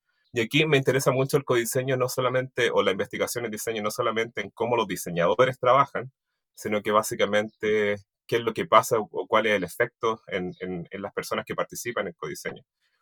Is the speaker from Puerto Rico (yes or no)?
no; Chile; now in Lancaster, United Kingdom; Soy chileno, investigador en diseño